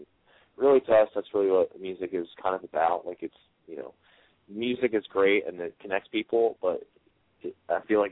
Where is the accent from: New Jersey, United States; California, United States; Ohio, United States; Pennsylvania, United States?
New Jersey, United States; So it's just, we're all from New Jersey, and luckily none of us were drastically affected by the storm or anything like that.